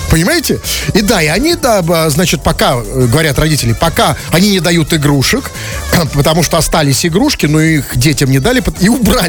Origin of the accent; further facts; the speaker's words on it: Russia; Вот как бы вроде я и россиянин, и русский